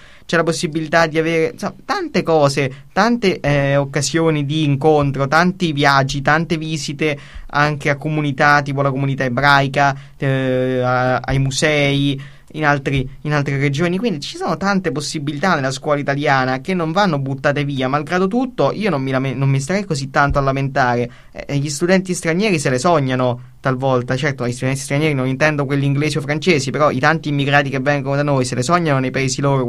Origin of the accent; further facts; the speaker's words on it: Monterotondo, Lazio, Italy; ha parlato molto e anche bene del mio paese, appunto Monterotondo